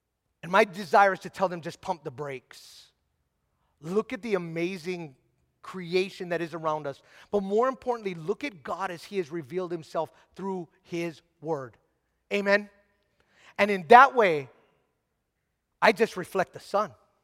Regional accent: Hawaii, United States; I'm a nobody from Hawaii, and I don't mean that in a self-deprecating way.

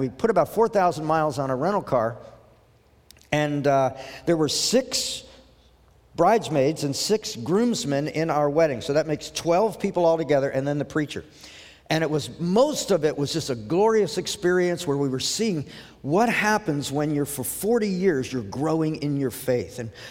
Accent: India; born there; I'm from India, so I was born a Hindu

